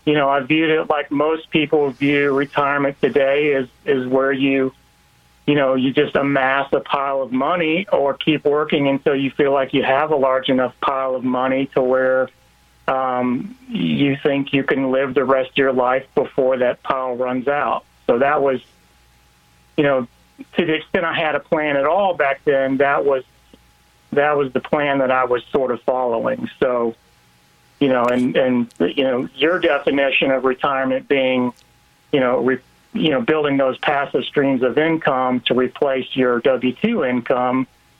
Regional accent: Texas, United States; So, I grew up in Texas. I got my undergrad at A&M

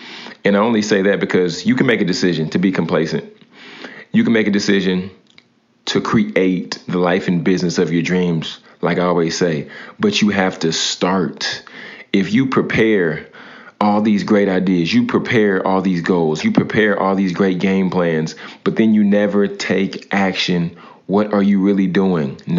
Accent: Baton Rouge, Louisiana, United States; And those of you who know, I'm from Baton Rouge.

